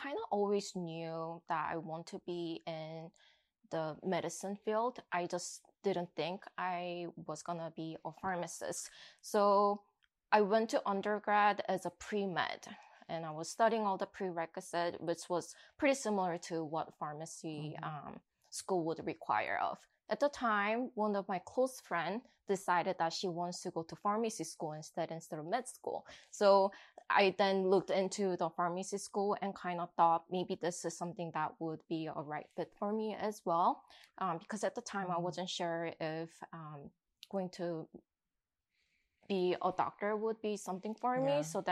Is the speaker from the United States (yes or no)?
yes; Arizona, United States; also born or lived in Michigan; I'm originally from Arizona, but I did move from state to state a lot.